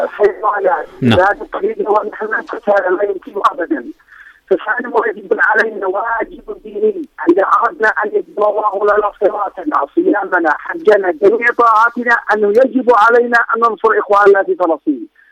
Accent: Yemen; نحن كشعب يمني وكمسلمين

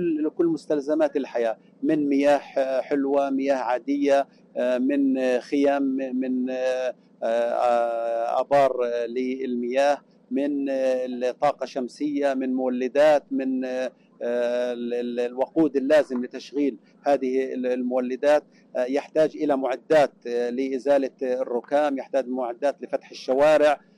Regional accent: Gaza Strip, Palestine; أننا كفلسطينيين متشبثون بأرضنا لن نرحل عن مخيمنا، لن نرحل عن قطاع غزة، وسنبقى هنا

